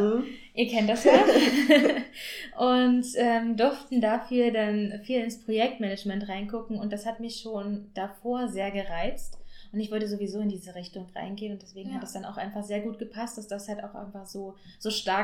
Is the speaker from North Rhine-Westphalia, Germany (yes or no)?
no; Magdeburg, Saxony-Anhalt, Germany; Ich komme schon aus Magdeburg, ja, beziehungsweise Region drumherum.